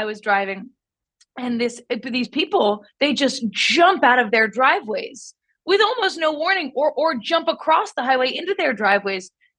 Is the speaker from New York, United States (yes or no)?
yes; New York City, New York, United States; Growing up in New York City, it doesn't feel that important.